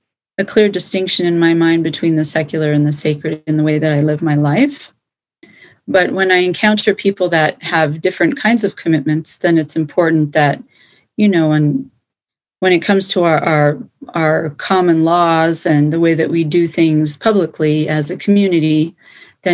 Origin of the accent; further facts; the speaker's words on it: Denver, Colorado, United States; So I grew up in Denver and was raised in the Mennonite tradition, which is a pretty traditional denomination within the Christian tradition.